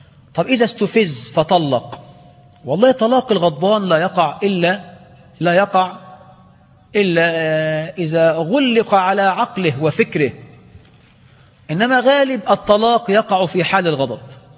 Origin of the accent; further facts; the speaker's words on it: Egypt; عندنا في مصر